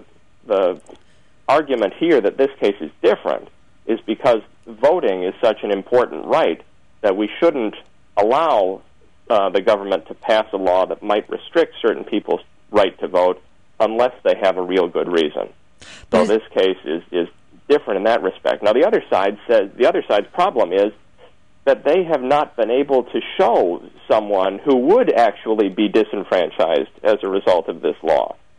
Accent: North Carolina, United States; born there; I was born in North Carolina 95 years ago

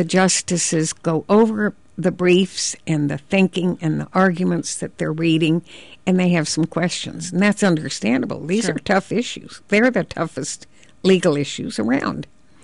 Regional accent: Arizona, United States; I was from Arizona, a long way away.

